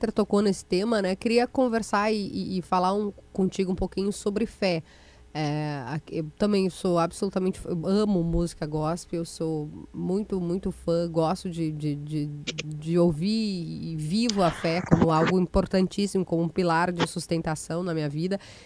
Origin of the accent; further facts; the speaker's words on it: Rio Grande do Sul, Brazil; Porque somos gaúchos